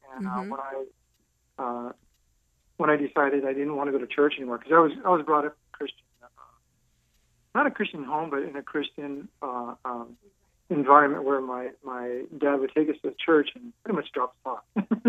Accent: California, United States; also born or lived in Los Angeles; I was raised in the Valley, something in the Valley area. Came from a very... large family, very large family.

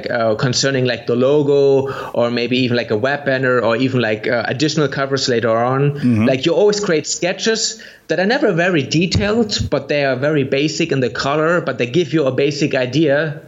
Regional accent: Germany; English is a second language; I'm from Germany and you're from the US, right?

